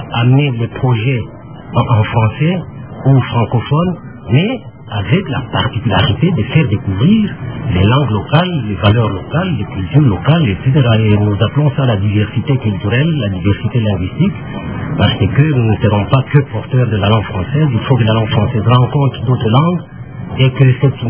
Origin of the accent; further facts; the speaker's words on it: Lubumbashi, Haut-Katanga, DR Congo; Chez nous à Lubumbashi, il y a beaucoup de choses qui sont réalisées